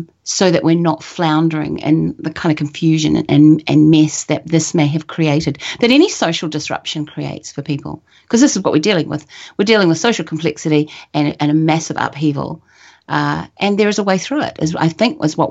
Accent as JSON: {"language": "English", "country": "New Zealand", "said": "That really, really concerns me as a New Zealander."}